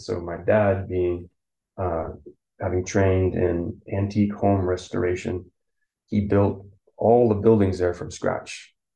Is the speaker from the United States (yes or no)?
yes; Chico, California, United States; born there; also born or lived in Paradise; I was born in 1984 in Chico, California, which is just a couple hours northeast of here.